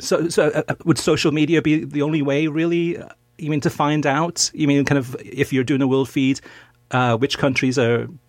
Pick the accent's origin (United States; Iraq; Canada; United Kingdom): United Kingdom; Wales; because I'm also Welsh, born in Wales.